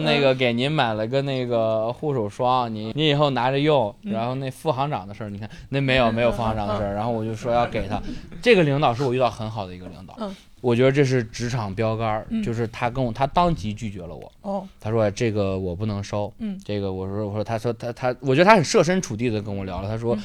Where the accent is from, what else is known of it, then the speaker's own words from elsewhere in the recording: Hebei, China; 我是北方人，我是河北人